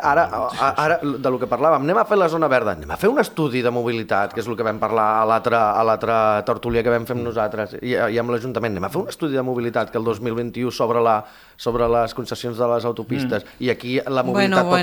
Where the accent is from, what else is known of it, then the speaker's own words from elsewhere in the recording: Granollers, Catalonia, Spain; now in Calella, Spain; jo vinc de Granollers, jo abans d'arribar aquí a Calella, que vaig arribar fa 3 anys, venia de Granollers i jo era petit, tinc 38 anys